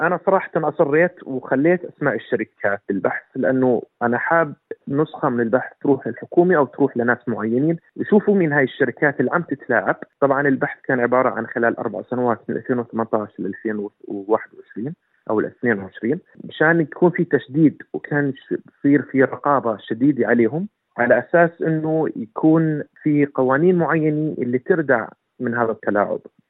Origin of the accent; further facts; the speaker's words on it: Jordan; now in Australia; لأنه أنا أجيت من الأردن والدراسة شوي مختلفة من الأردن بأستراليا.